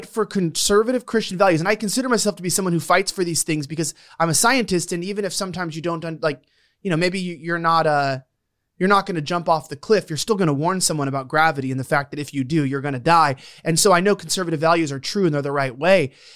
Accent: Los Angeles, California, United States; just because I was born and raised in Fagtopia, you know, down in LA.

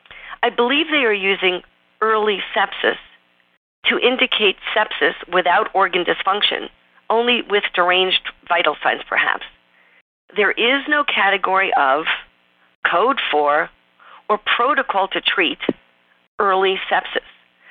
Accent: New York, United States; accent: New York; people from the state where I grew up, if you can't tell from my accent, New York

